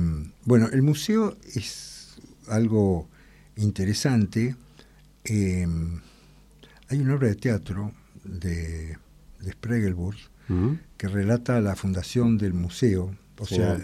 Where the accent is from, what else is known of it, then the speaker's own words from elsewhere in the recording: Argentina; Esto no es política, esto es quiénes somos los argentinos.